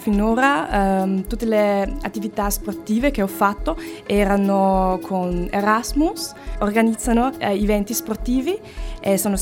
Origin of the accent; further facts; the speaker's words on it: Austria; Italian is a second language; now in Cagliari, Italy; Sono di Austria.